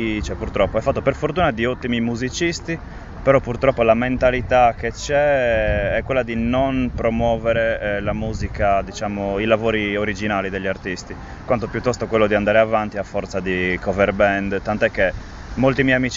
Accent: Oristano, Sardinia, Italy; Io poi vengo da Oristano e mi rendo conto che a Oristano la situazione è ancora peggio.

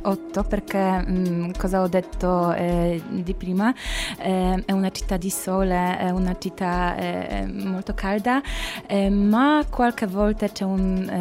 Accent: Kraków, Lesser Poland, Poland; Italian is a second language; moved away as an adult; now in Cagliari, Italy; Vengo dalla Polonia, da Cracovia.

